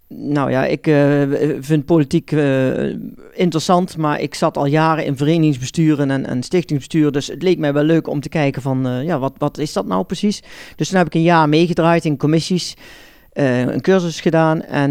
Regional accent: Escharen, North Brabant, Netherlands; Ik kom voor de partij, lokale partij Graven uit. Ik kom uit de Scharen.

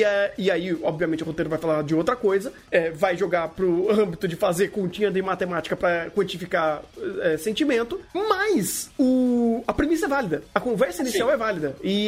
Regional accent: Brazil; Sim, mas é um contexto meio distante pra mim, mesmo sendo brasileiro.

